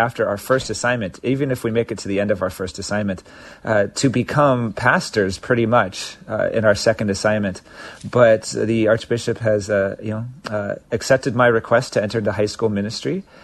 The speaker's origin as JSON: {"language": "English", "town": "Santa Monica", "region": "California", "country": "United States", "tie": "born or raised there", "said": "I grew up in Santa Monica, and now I'm in Culver City"}